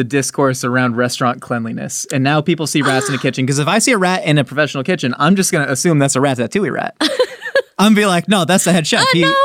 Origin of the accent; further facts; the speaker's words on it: California, United States; And I mean, I grew up in Orange County too, which is like, you know, a somewhat moneyed area